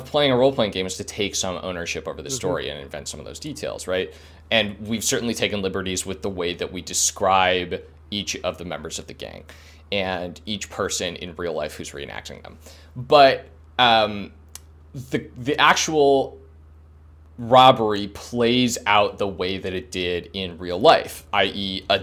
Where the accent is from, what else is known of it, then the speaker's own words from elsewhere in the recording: Northfield, United States; Northfield, as I explained before, very much a game about my hometown